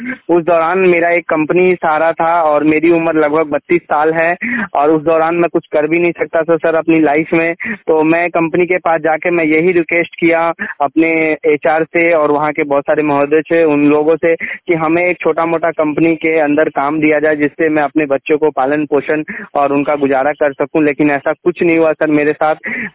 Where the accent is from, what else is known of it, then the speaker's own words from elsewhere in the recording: Sitamarhi, Bihar, India; now in Manesar, India; और मैं बिहार सीतामढ़ी राज्य के रहने वाला हूं और इस वक्त मैं आईएमटी मानेश्वर में रहता हूं पिछले लगभग 7-8 सालों से।